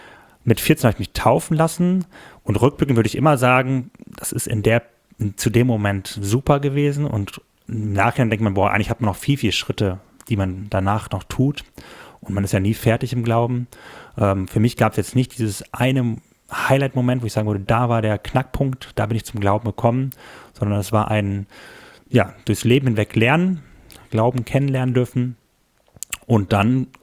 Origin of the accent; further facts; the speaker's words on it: Engelskirchen, North Rhine-Westphalia, Germany; born there; also born or lived in Düren / Mülheim an der Ruhr; Ich bin in Engelskirchen, im Oberbergischen, geboren worden. Da habe ich aber gar nicht so lange gelebt. Bin dann über verschiedene Stationen, weil mein Vater Pastor ist auch, immer wieder hin und her gezogen. Also habe in Düren gelebt, habe in Mülheim an der Ruhr, im Ruhrgebiet gelebt, habe am Niederrhein gelebt